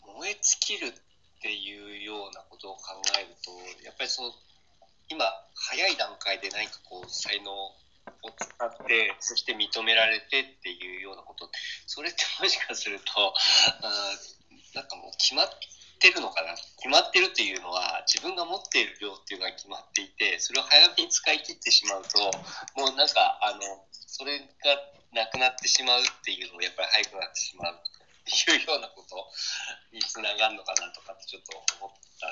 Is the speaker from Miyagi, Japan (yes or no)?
yes; Miyagi, Japan; 僕の地元の宮城県がテーマだったんですね。宮城県がテーマで今やってるんですよ。